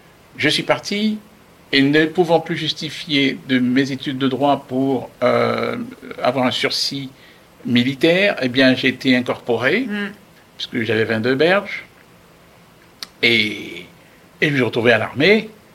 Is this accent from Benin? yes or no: yes; Benin; born or raised there; also born or lived in France